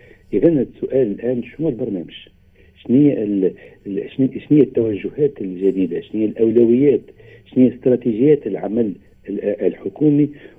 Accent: Tunisia; شوف يعني كتونسي وكمتابع للشأن الوطني

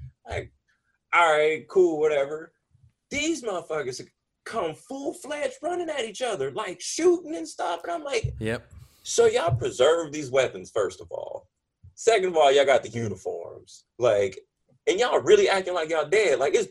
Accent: California, United States; Like, I ain't from out here. I'm from Cali.

